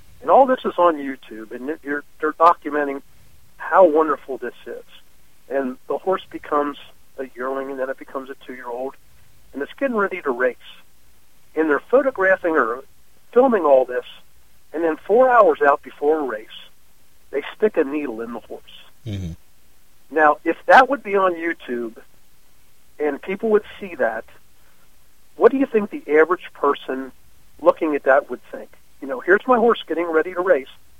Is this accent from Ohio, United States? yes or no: yes; Cincinnati, Ohio, United States; I'm from Cincinnati, Ohio, and I'm on the Ohio Racing Commission, and Ohio has a very, very deep roots into the standardbred industry.